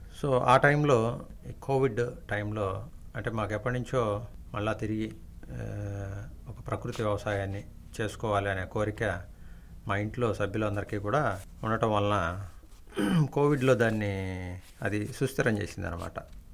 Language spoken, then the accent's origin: Telugu; Namburu, Andhra Pradesh, India; మాది గుంటూరు జిల్లా పెదకాకాని మండలం నంబూరు గ్రామం.